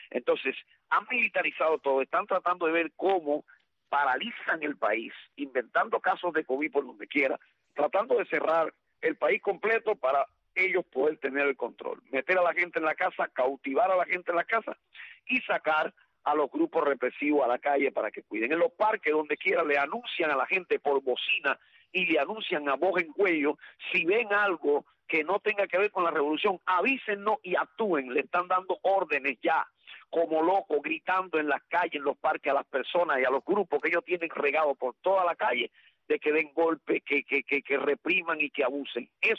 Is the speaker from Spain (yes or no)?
no; Cuba; yo soy cubano